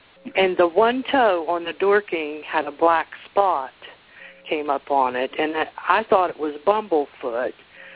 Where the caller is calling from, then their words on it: West Virginia, United States; I'm calling from West Virginia.